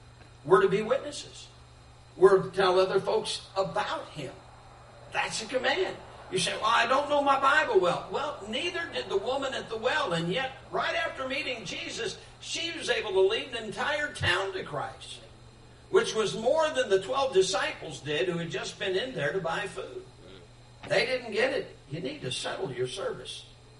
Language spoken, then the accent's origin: English; Michigan, United States; I mean, I was born and raised in Michigan. I'm tired of it. I'm glad I'm in the South.